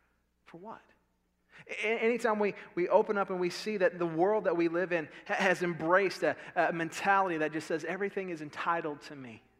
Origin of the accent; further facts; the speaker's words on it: the South, United States; I'm from the Bible Belt.